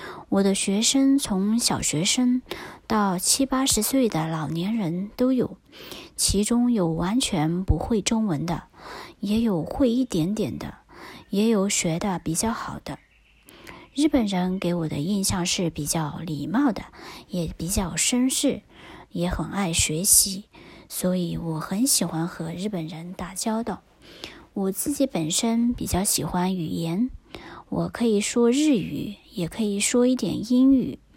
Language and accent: Japanese; Anhui, China; born there; Japanese is a second language; now in Shanghai, China; 私は安徽省で生まれました。今は上海に住んでいます。